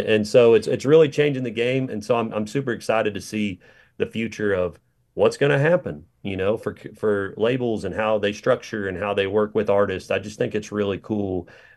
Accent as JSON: {"language": "English", "town": "Patoka", "country": "United States", "tie": "born or raised there", "said": "it reminded me a lot of how I grew up there in Patoka"}